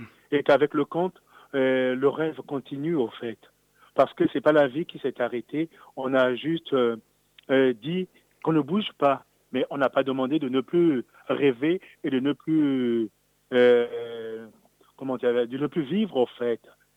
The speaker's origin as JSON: {"language": "French", "country": "Republic of the Congo", "said": "Moi, je viens du Congo-Brazzaville. Je sais que quand j'étais tout jeune, très enfant, j'écoutais un conteur à la radio"}